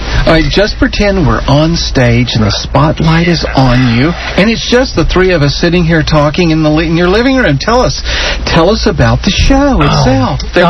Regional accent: Texas, United States; now in Houston, United States; I can remember when I left my hometown, a small town not too far from here, and came to Houston.

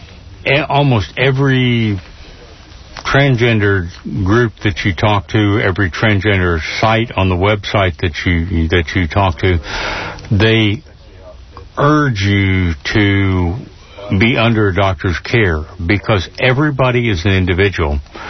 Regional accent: Panama; I was born and raised in Central America, in Panama. Everything was available there.

